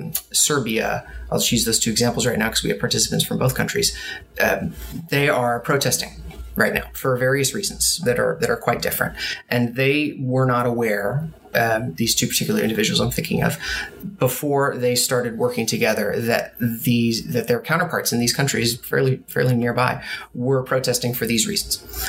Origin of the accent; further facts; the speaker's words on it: Oregon, United States; My path was a little different. I was born and raised in Oregon.